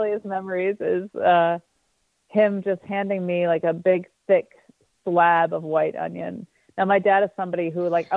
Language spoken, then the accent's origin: English; Farmington, Connecticut, United States; I was born in Hartford, raised in Farmington, and I've been a homeowner in Hartford for a couple of years and been here for 15 years.